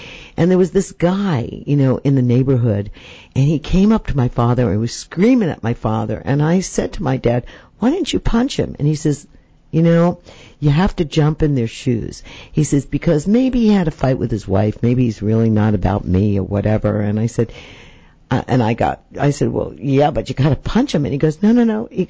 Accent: New York, United States; I know that, you know, I grew up in New York, and my mother was a Bostonian Irish woman, and my father was a Northern Italian

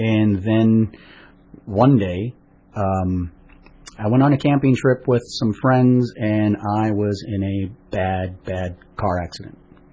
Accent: Lomita, California, United States; I grew up right here in Lomita, so right down the street. I grew up Lomita, Torrance, Redondo Beach, Hermosa Beach.

